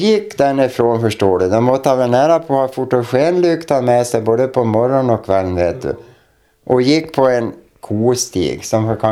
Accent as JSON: {"language": "Swedish", "town": "Färjan", "country": "Sweden", "tie": "born or raised there", "said": "först när jag började då gick man ju i småskolan hemma i Färjan."}